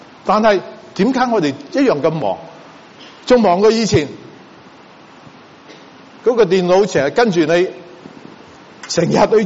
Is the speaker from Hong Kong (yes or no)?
no; United States; 啲人話其實我哋美國人呢仲比我諗全世界好多國家嘅人更加勤力